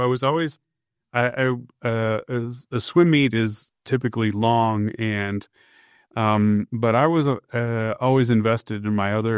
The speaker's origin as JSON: {"language": "English", "region": "Iowa", "country": "United States", "tie": "born or raised there", "said": "So I am an Iowan. I grew up in central Iowa, surrounded by cornfields and lots of animals."}